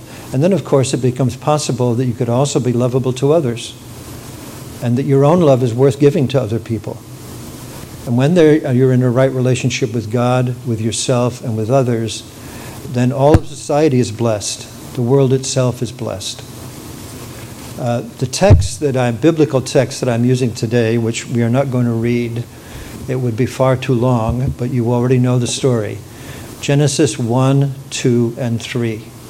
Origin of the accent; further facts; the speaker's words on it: England, United Kingdom; born there; I was born in England. Technically, we were members of the Church of England.